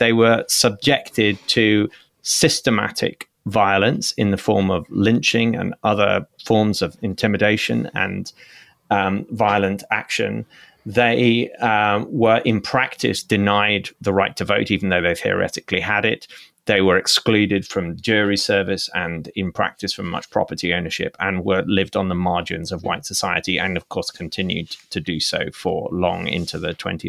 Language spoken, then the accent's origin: English; United Kingdom; especially perhaps as a British person, to study the American Civil War in much the way that I might have studied the English Civil War